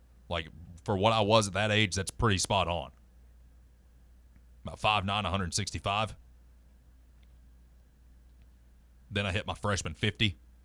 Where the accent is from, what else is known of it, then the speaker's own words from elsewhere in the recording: La Follette, Tennessee, United States; I didn't know what Chick-fil-A was. I was from La Follette.